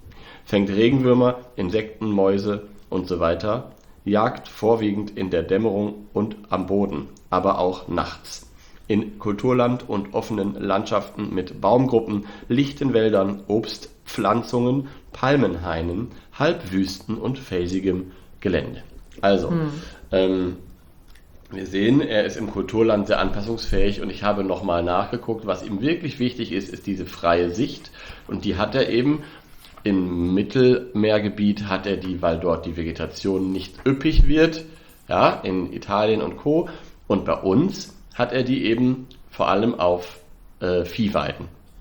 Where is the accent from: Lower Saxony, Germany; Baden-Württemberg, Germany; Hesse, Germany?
Lower Saxony, Germany; born there